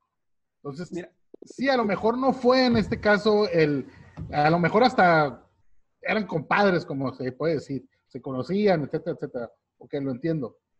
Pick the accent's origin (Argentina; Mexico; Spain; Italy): Mexico; si soy mexicano, de ascendencia mexicana